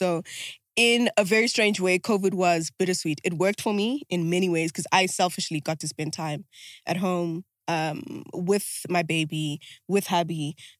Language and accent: English; Berea, Gauteng, South Africa; But I grew up in Berea, Pilbro.